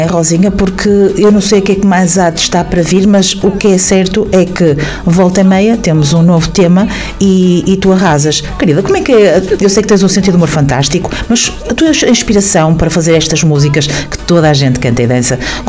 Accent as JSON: {"language": "Portuguese", "town": "Póvoa de Varzim", "region": "Norte", "country": "Portugal", "said": "tu em breve vais estar na minha terrinha, por isso eu vou-te ver. Vais estar na Póvoa, não é? Póvoa de Varzim."}